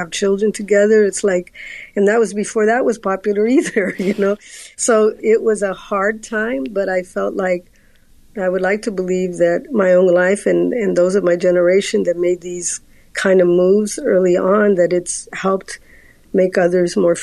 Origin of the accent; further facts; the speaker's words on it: California, United States; growing up in California and so close to the mission and Catholic schools